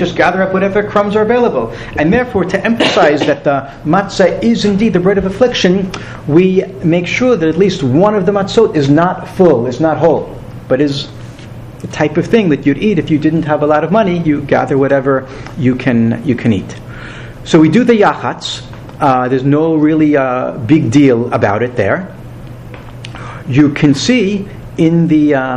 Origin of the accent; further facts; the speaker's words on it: Bay Shore, New York, United States; when I was growing up in Sinai Reform Temple in Bayshore, Long Island, going back lots and lots of years ago